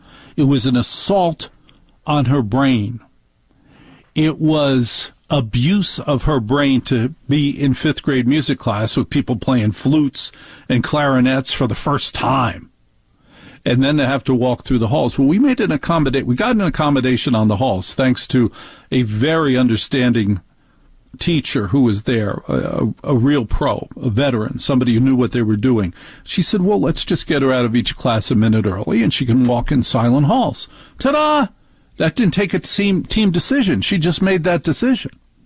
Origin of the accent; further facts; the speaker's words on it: New Jersey, United States; Because I know how to talk, and because I'm from Jersey and can get angry, I am afraid of what to do.